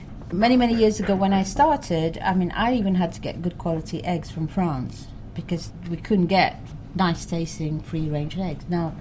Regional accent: London, United Kingdom; now in Czechia; I'm not of a traditional background anyway, you know. I'm British, I'm from London, you know, I'm totally secular.

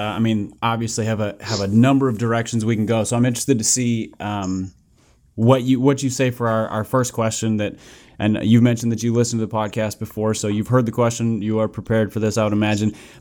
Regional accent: Minnesota, United States; where I grew up in Minnesota, the guy who hosts the morning show on the sports talk show is Mike the Superstar Morris

